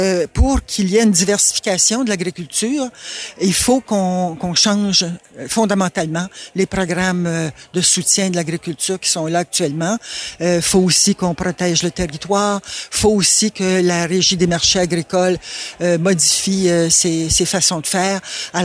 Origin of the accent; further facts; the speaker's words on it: Victoriaville, Quebec, Canada; born there; Je suis née à Victoriaville, mais mes parents viennent d'ici.